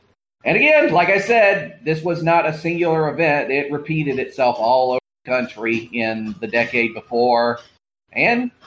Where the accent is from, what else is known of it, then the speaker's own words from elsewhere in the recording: Georgia, United States; A few years earlier, there had been a similar massacre in my home state of Georgia, in Atlanta.